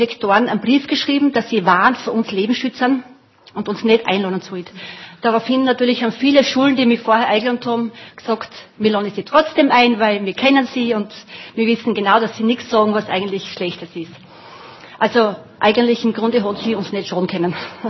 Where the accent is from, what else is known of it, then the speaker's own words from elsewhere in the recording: Bruck an der Mur, Styria, Austria; ich komme aus Bruck an der Mur und arbeite ehrenamtlich